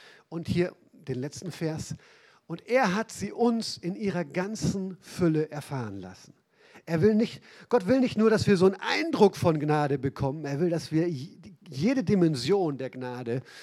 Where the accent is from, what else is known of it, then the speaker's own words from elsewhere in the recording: Northern Germany, Germany; ich komme aus Norddeutschland, was soll ich sagen? Ne? Ich kannte nicht mal Berge, bis wir hier wieder runtergezogen sind